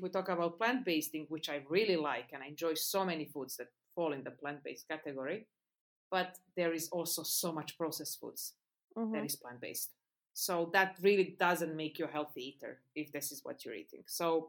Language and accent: English; Serbia; moved away; I'm an expat for 30 years. So I'm originally from Serbia.